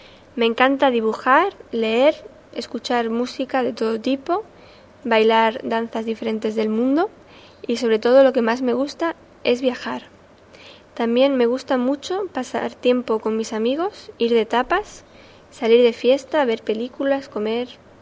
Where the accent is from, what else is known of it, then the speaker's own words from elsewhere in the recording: Granada, Andalusia, Spain; Vengo de Granada, que es una ciudad que está en Andalucía, en el sur de España. Tengo 21 años